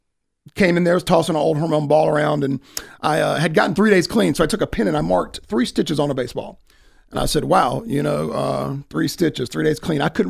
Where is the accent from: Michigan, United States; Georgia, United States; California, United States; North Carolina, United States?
North Carolina, United States; Raleigh; You know, I grew up down in Raleigh-Durham, and, you know, we were youngest of five.